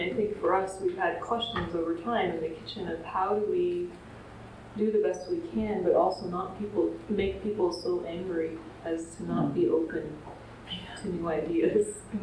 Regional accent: Texas, United States; I'm from Texas, so I've got

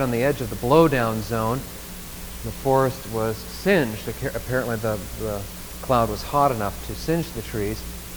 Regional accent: Midwest, United States; I come from the Midwest

